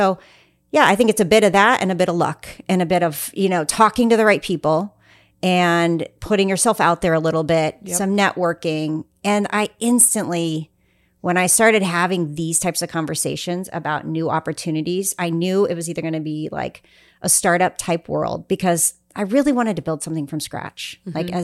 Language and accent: English; Missouri, United States; Oh, yeah. I'm from Missouri.